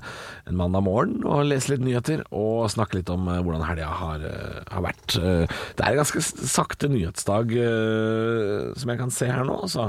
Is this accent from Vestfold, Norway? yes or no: no; Drammen, Buskerud, Norway; Ja, altså jeg er fra Drammen